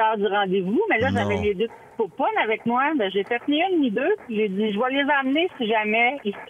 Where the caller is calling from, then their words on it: Saint-Jean-sur-Richelieu, Quebec, Canada; Moi, je suis de Saint-Jean-sur-Richelieu.